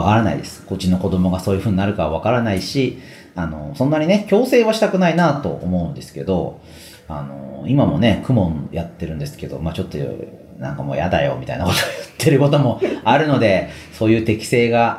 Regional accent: Narashino, Chiba, Japan; 僕出身は千葉県の習志野市ですけれども、それで受験をして東京の中学校に通うことになったんですけど、

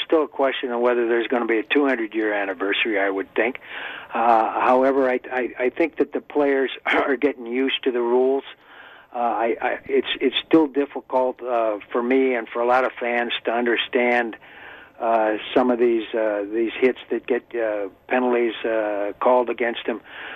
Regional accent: Ohio, United States; I have family that lives in Wisconsin, and I live very close to the border, and I grew up in Ohio, so I can truly say I'm objective

